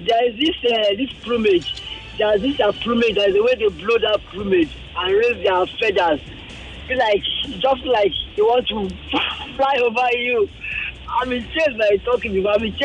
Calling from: Ghana; calling from Ghana.

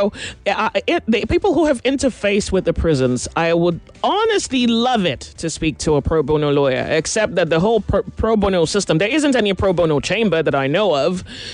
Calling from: Apapa, Lagos, Nigeria; I'm chatting from Apapa.

